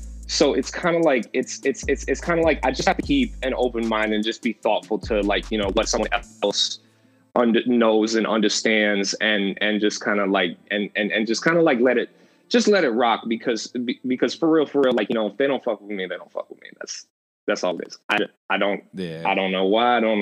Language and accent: English; Philippines; I'm Filipino. My dad's from the Philippines.